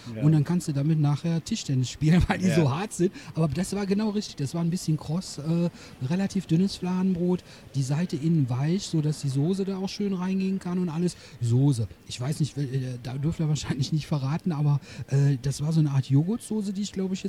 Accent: Düren, North Rhine-Westphalia, Germany; now in Linnich, Germany; ich wohne jetzt 8 Jahre, ich komme aus Düren.

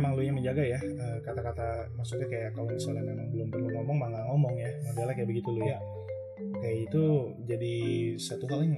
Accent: Jakarta, Indonesia; Gak dari Jakarta, gue juga dari kecil di Jakarta gitu.

